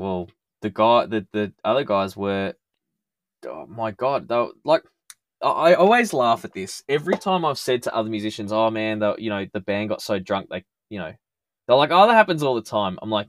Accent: Melbourne, Victoria, Australia; from the northern suburbs of Melbourne, you know, growing up in Dallas, Broadmeadows, and then, you know, never even being on a plane in my life

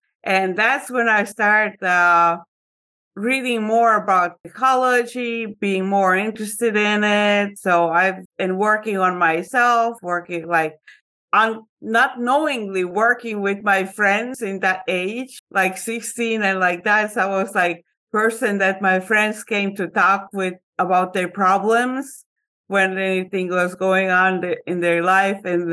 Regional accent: Estonia; English is a second language; now in United States; I grew up in the Soviet Union when I was born. So when I was born, Estonia was still part of the Soviet Union.

